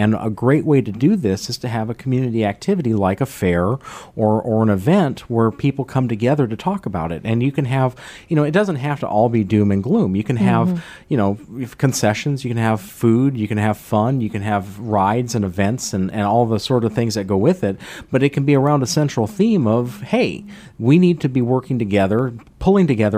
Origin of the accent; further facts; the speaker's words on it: Midwest, United States; I remember growing up in the Midwest that we would see that often when a big thunderstorm would come in.